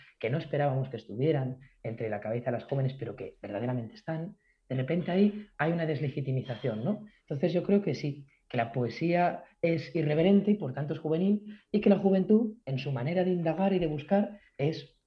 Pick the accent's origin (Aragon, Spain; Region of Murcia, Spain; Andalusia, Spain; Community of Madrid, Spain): Community of Madrid, Spain; Getafe; soy de Getafe, mis padres son de Orcasitas, mis abuelas son de Córdoba y de Ciudad Real